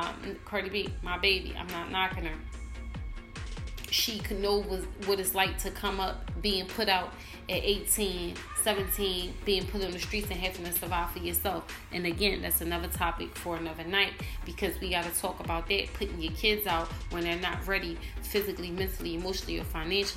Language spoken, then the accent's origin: English; Philadelphia, Pennsylvania, United States; This is Poverty Talking. I'm from Philadelphia.